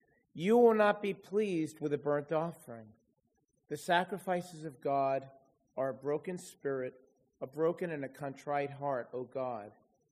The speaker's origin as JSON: {"language": "English", "region": "New York", "country": "United States", "tie": "born or raised there", "said": "when I was growing up in Judaism as a child in New York"}